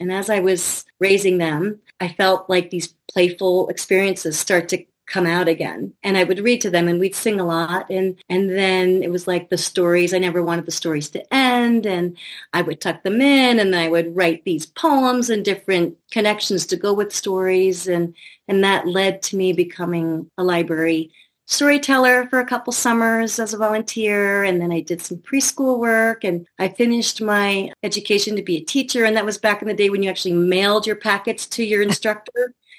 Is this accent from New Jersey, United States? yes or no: yes; New Jersey, United States; but I was born in New Jersey, upper New Jersey, which is very beautiful and rural. And we lived in a house in the woods by a lake.